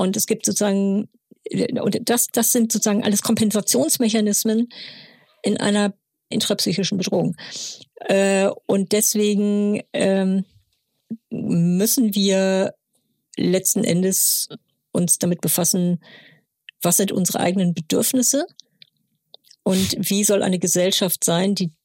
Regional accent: Germany; wir sind hier gezeugt worden, wir sind hier geboren worden. Wir sind Deutsche.

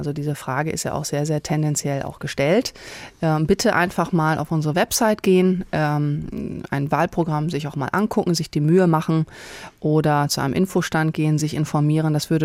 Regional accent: North Rhine-Westphalia, Germany; born there; ich tue es auch so, ich bin gebürtige Ostwestfälin

